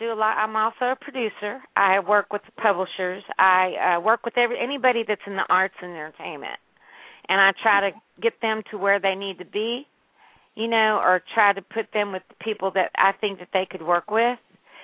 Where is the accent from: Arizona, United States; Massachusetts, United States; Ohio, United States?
Massachusetts, United States; Boston; born there; You know, I was born in Boston.